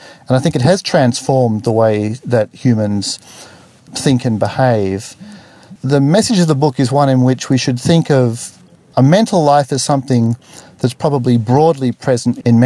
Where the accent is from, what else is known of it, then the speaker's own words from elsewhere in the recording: Sydney, New South Wales, Australia; I grew up in Sydney, not far from the water.